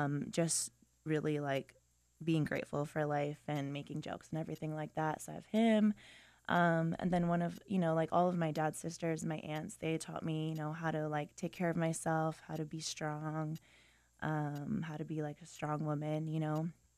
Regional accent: Los Alamitos, California, United States; also born or lived in Long Beach; I was born in Long Beach, and we lived, actually on a bumpy road, as we like to call it. That was fun to get driven around on. But when I was in middle school, we moved to, a town just a little bit away called Los Alamitos, and that's where I went to high school.

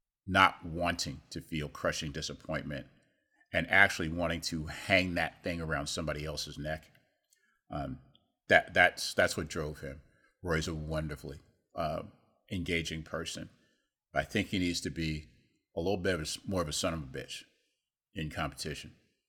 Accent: Washington, District of Columbia, United States; And I grew up in Washington, D.C., so I have a special affinity for government and titles

